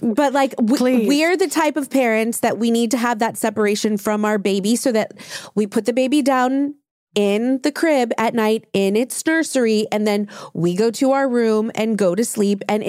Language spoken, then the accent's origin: English; Louisiana, United States; I have been through Hurricane fucking Katrina. I am from Louisiana.